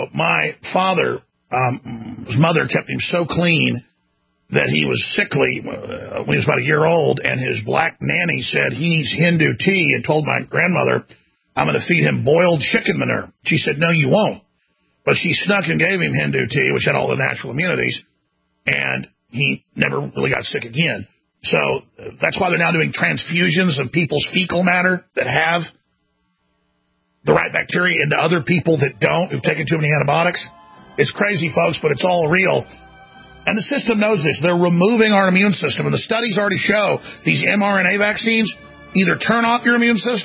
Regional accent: Dallas, Texas, United States; Well, where I grew up in Dallas wasn't as polluted as where George Carlin grew up

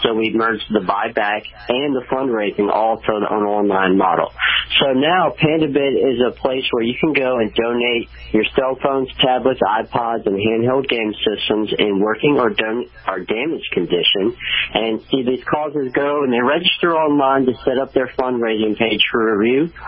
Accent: Shreveport, Louisiana, United States; Well, as you said, I'm from Shreveport, Louisiana

